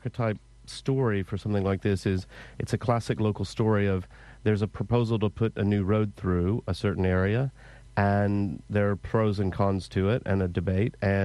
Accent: Huntsville, Alabama, United States; So I grew up in Huntsville, Alabama, and when I was a teenager, I was a newspaper delivery boy

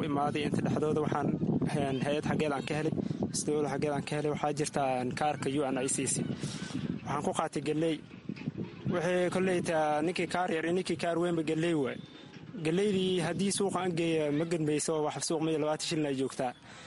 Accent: Bu'aale, Middle Juba, Somalia; moved away; waxaan soo qahay, waxaan ka imaaday soomaaliya bu-aale, waxaan imaaday bisha sagaalaad tan kale.

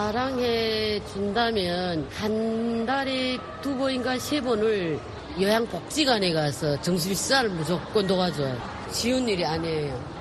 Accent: Daegu, South Korea; now in Seoul, South Korea; KTX 대구 가면 좀 시간은 걸리더라도 즐겁더라고요. 힘들어도 또 그게 우리 고향 분들이 따뜻함이라 할까요?

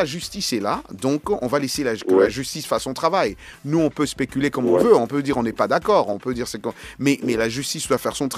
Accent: Bamako, Mali; C'est chez nous, à Bamako, c'est chez nous, c'est chez au Mali, toi aussi.

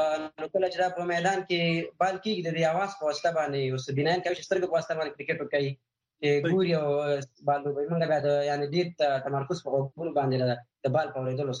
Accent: Laghman, Afghanistan; now in Nangarhar, Afghanistan; زه خپل د لغمان ولایت څخه یم، په فیلر پر انګرهار ولایت کې استوګن یم.

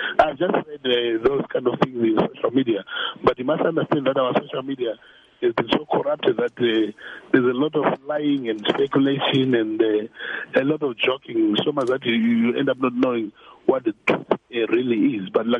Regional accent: Bulawayo, Zimbabwe

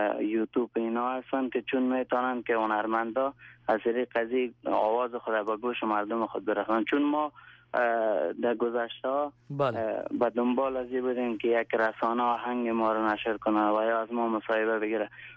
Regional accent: Afghanistan; همگی ما بتانیم که به دنیا و نمود کنیم که ما یک افغان هستیم

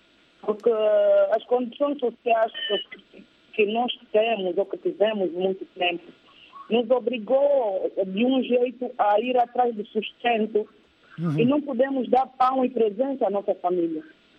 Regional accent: Angola; Mas nós, como angolanos, e nessa época que veio a crise, e que todos nós entendemos

